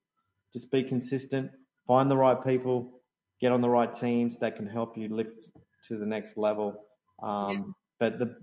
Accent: Australia; born there; I'm a Spanish background, but I was born in Australia.

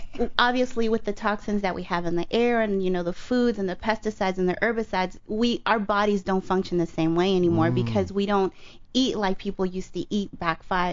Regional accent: Los Angeles, California, United States; I was born in Los Angeles, and I've been a resident of the San Fernando Valley since I was born.

